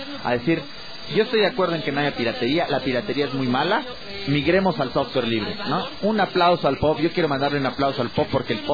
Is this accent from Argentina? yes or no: no; Mexico; se asume en México que somos mexicanos y por lo tanto tontos